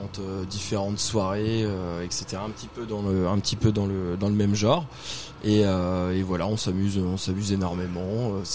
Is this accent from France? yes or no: yes; Rouen, Normandy, France; Écoute, moi j'habite sur Rouen. Je suis originaire de Rouen